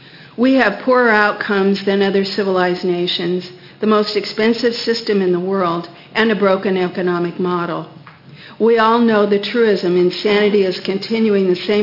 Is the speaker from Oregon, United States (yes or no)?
yes; Grants Pass, Oregon, United States; I'm from Grants Pass.